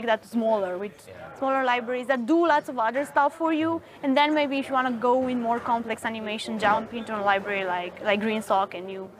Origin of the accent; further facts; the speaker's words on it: Romania; now in France; I'm originally from Romania, but I live in France, in south of France, not Paris.